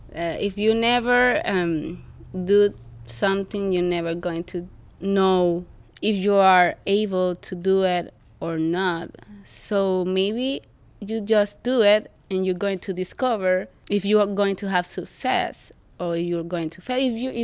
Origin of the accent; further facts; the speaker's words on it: Puerto Rico; We are from Puerto Rico, so I need to show the people who I am.